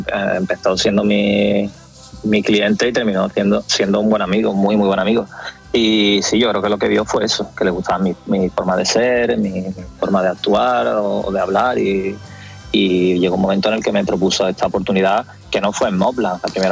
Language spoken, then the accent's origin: Spanish; Cádiz, Andalusia, Spain; also born or lived in Italy; yo nací en Cádiz, me crié en el río San Pedro, una barriada cerca de la ciudad, y bueno, con 18 años ya mi familia se vino a vivir a Cádiz capital